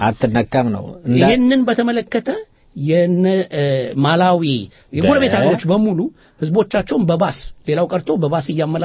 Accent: Addis Ababa, Ethiopia; also born or lived in Yugoslavia; እኔ ተማሪ የሃይ ስኩል ተማሪ ሆኜ ሰፈራችን ውስጥ አዲስ አበባ

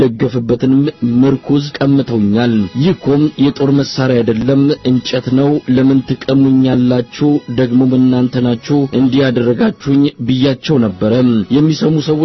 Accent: Amhara, Ethiopia; ባላለው የሰሜን ጎንደር ተወላጅ ነኝ።

